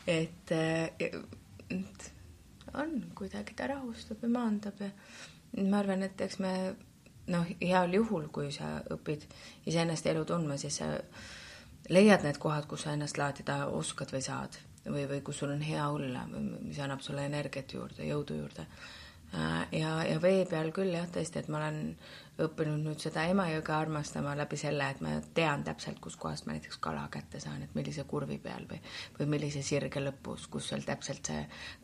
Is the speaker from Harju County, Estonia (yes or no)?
yes; Tallinn, Harju County, Estonia; also born or lived in Pärnu; ma sündisin Tallinnas ja siis ma olen esimesed 5 aastat elanud hoopis Pärnus